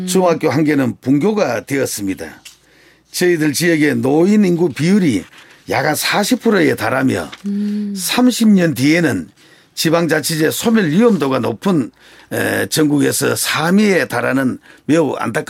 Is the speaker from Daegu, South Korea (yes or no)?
no; Gunwi, North Gyeongsang, South Korea; 그 외에는 계속 고향에서 태어나고 자랐습니다.